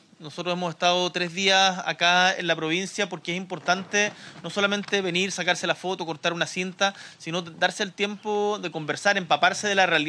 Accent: Chile; somos todos chilenos y chilenas

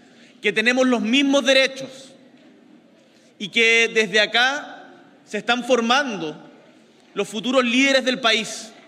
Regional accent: Punta Arenas, Magallanes, Chile; Yo soy de Punta Arenas, de allá

